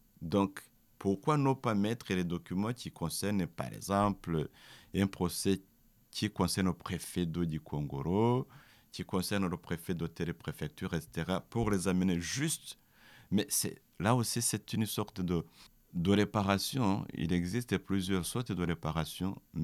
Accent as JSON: {"language": "French", "country": "Rwanda", "said": "en tant que Rwandais, en tant que rescapé"}